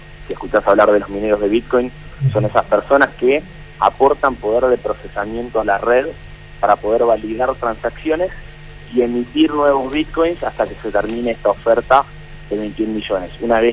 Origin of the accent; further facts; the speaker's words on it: Concepción del Uruguay, Entre Ríos, Argentina; now in Buenos Aires, Argentina; yo soy de Entre Ríos, soy de Concepción de Uruguay. En un momento me vine a estudiar acá a Buenos Aires